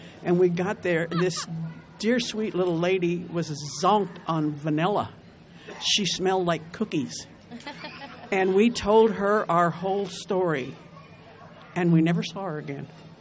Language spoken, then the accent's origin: English; Fresno, California, United States; born there; I was born in Fresno, lived here my whole life, got sober, got drunk, all that stuff here.